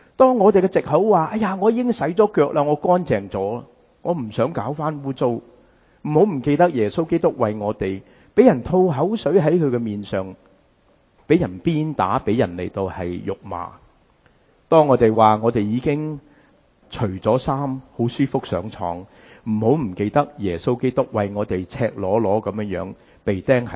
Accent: Guangdong, China; 这个好像我们广东人说心有余而力不足

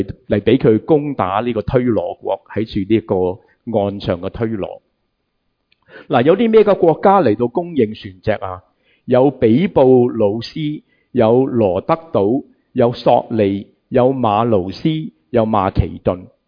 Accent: Hong Kong; 我们香港人，我们知道香港人最叻就移山填海

